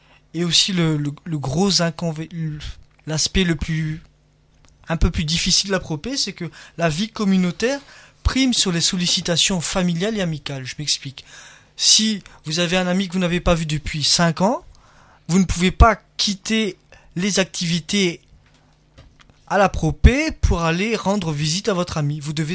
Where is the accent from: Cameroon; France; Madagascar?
Madagascar; Moi, je viens de Madagascar